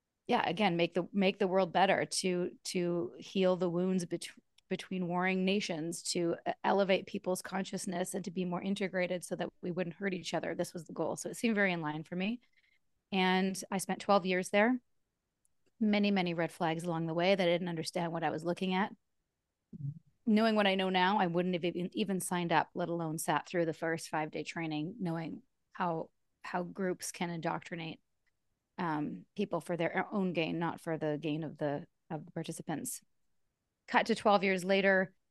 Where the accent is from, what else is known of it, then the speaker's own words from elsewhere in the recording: Vancouver, British Columbia, Canada; So I'm also in my 40s and we grew up in Vancouver.